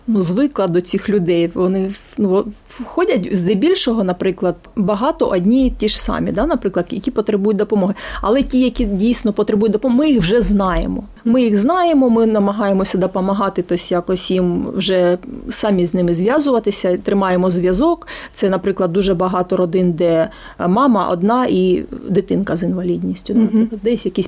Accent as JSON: {"language": "Ukrainian", "region": "Kharkiv Oblast", "country": "Ukraine", "said": "Харківська область."}